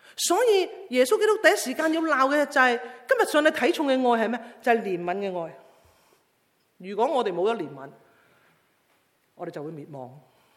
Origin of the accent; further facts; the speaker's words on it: China; 这个是我们中国人的文化，中国文化带来的一种枷锁